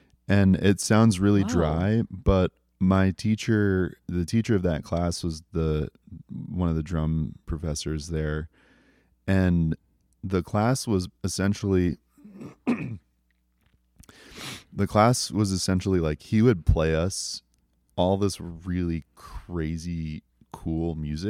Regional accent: Bronx, New York, United States; I grew up in the Bronx.

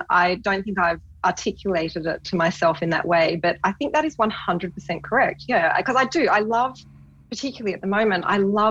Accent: South Fremantle, Western Australia, Australia; I am a local, yes. I grew up in Western Australia, in South Fremantle. But I left as soon as I finished high school. I was out of here, and I've spent a long time living in other parts of Australia and all over the world.

